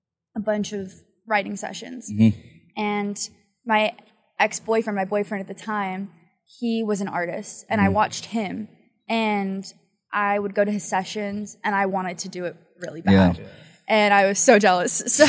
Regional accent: Pennsylvania, United States; I'm from Pennsylvania, so we were navigating it.

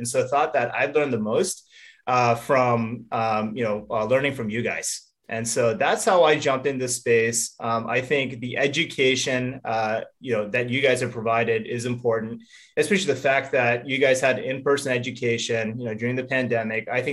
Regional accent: Virginia, United States; I moved back to where I grew up in Northern Virginia.

